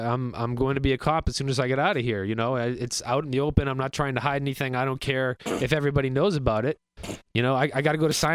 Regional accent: Southampton, New Hampshire, United States; also born or lived in Exeter; I grew up in Southampton, New Hampshire. I like to call myself a born and raised free stater. And I was born in Exeter, New Hampshire on October 17th, 1980.

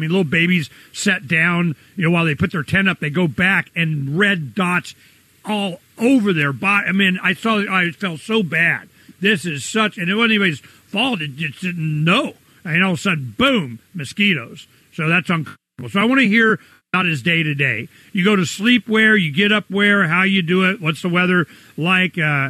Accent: Arizona, United States; also born or lived in Florida; I'm from Arizona. What's a mosquito?

